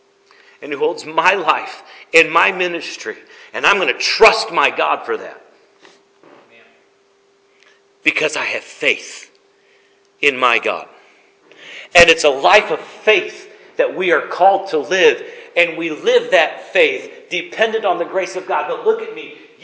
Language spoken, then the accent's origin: English; South Carolina, United States; I am from South Carolina. Y'all know that?